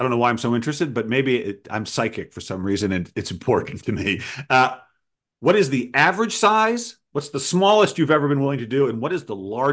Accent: Providence, Rhode Island, United States; I got to have a book launch where people from my hometown of Providence zoomed

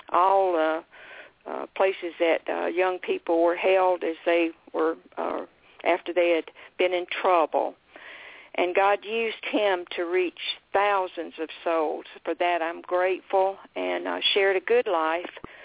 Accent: Florence, South Carolina, United States; I'm from Florence, South Carolina. I was saved at Emmanuel Baptist Church there, 11 years old, on Father's Day.

